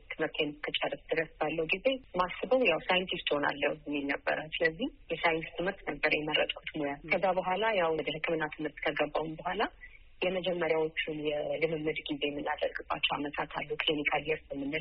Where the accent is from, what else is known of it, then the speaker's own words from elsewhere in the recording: Addis Ababa, Ethiopia; እንግዲህ በዚሁ በአዲስ አበባ ኢትዮጵያ ውስጥ ተወልጄ በአዲስ አበባ ውስጥ ነው ያደግኩት። የተወለድኩት እንግዲህ በዚሁ አሁን በምሰራበት በቅዱስ ጳውሎስ ሆስፒታል ውስጥ ነበረ።